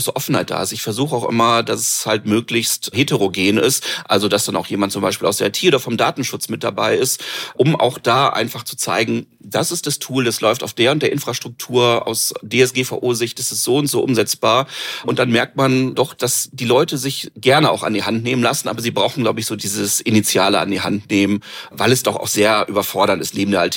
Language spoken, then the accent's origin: German; Essen, North Rhine-Westphalia, Germany; Ich komme aus Essen